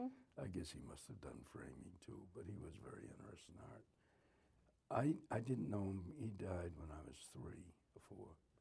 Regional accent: Boston, Massachusetts, United States; born there; I was born in Boston.

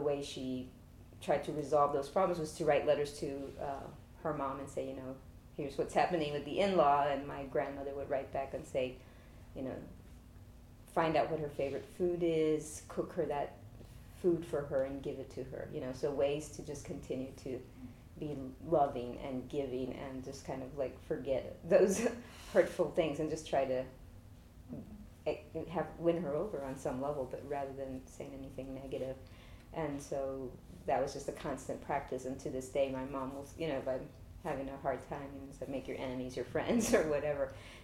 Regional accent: San Antonio, Texas, United States; born there; I was born here in San Antonio on April 24th, 1960, at the Baptist Memorial Hospital, a few half a mile down from here.

